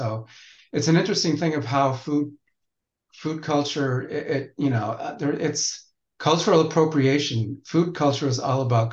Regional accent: San Diego, California, United States; growing up in San Diego, I grew up with and a mother from Phoenix.

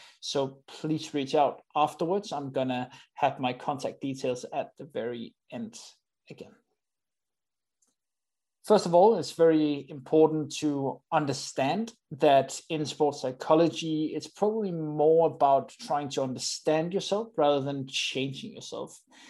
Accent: Denmark; So first of all, I'm from Denmark, and here in Denmark, we got a rule

